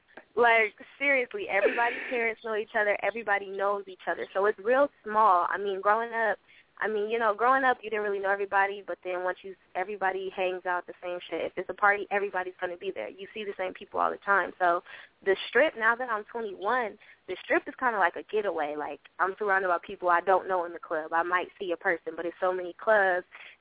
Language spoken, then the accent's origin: English; Las Vegas, Nevada, United States; also born or lived in Detroit; I was born in Detroit, raised in Vegas all my life from when I was 6 till now.